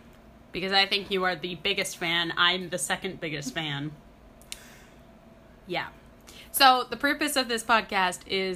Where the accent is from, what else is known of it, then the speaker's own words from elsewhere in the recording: Canada; since we're also Canadian, we are north of the States, obviously.